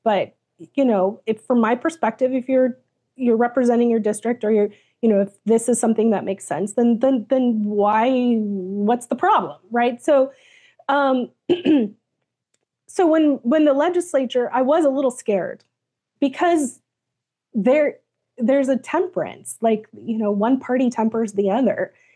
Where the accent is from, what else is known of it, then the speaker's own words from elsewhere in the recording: United States; I am allowed as an American to be critical of the party that I belong to and the other party and of my government.